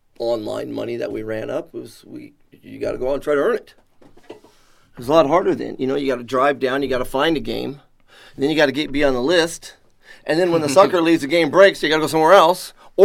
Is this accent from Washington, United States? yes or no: no; Montana, United States; And so they took me in when they knew I was from Montana, where I was from.